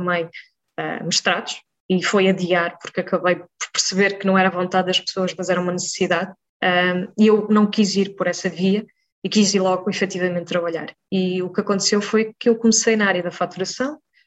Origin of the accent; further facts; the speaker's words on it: Viseu, Centro, Portugal; moved away as an adult; quando fui de uma vila pequena, porque eu sou de Viseu, não é de Beira, ter saído sozinha para um ambiente académico